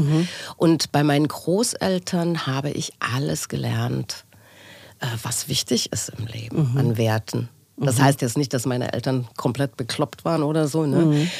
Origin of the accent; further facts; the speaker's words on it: Dresden, Saxony, Germany; Ich komme tatsächlich aus Omsewitz in Dresden. Das ist am Rande der Stadt, neben Leutewitz, Gorpitz und so weiter. Und bin da... Ja, im Grünen aufgewachsen.